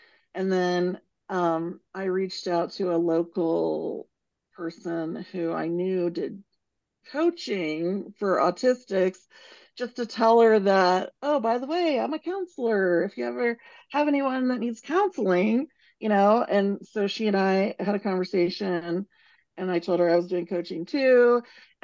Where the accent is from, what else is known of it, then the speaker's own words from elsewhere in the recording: Kansas City, United States; I grew up in Kansas City.